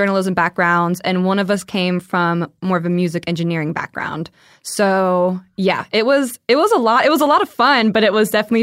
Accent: Fredericksburg, Virginia, United States; also born or lived in Richmond, Virginia; now in Georgia; I was born in Richmond. Originally Fredericksburg, Virginia. So I was up there for 15 years. And then my mom moved me down to Rabun County, Georgia, if anyone knows where that is.

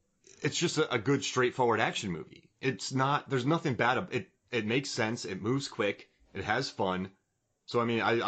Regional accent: Florida, United States; Yeah, and I'm from Florida, so I can make fun of it.

